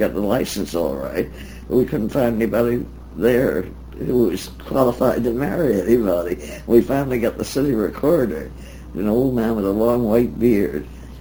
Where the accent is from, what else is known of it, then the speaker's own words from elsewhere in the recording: Philadelphia, Pennsylvania, United States; which mentioned I came from Philadelphia, so some stringer sent the story to Philadelphia